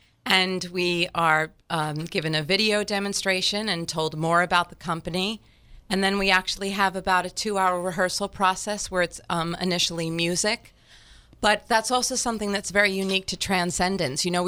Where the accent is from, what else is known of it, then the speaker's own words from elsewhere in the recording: New Jersey, United States; now in London, United Kingdom; I grew up in New Jersey. I'm a Jersey girl.